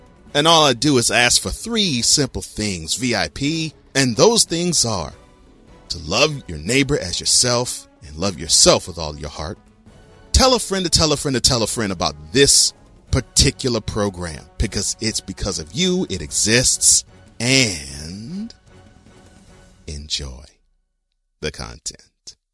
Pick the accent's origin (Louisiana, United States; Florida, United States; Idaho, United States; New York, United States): Louisiana, United States; New Orleans; born there; I was born in New Orleans, so I have ties to the city.